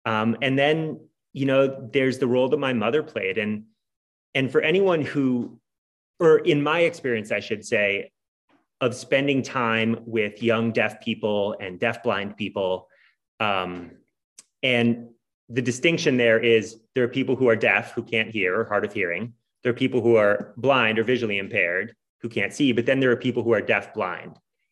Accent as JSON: {"language": "English", "region": "New Hampshire", "country": "United States", "tie": "born or raised there", "also_born_or_lived": "Massachusetts", "said": "when I was born in Massachusetts, where they lived before we moved to New Hampshire."}